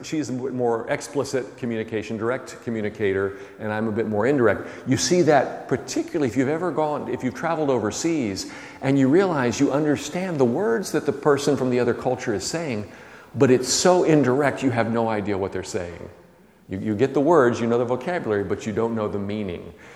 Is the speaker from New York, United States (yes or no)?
no; Texas, United States; I'm from Texas. And Southerners engage in what we call more indirect speech.